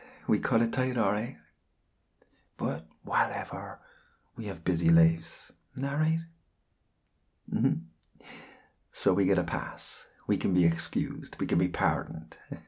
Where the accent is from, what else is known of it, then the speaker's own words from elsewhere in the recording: Ireland; I'm Irish. We built the world, for God's sake.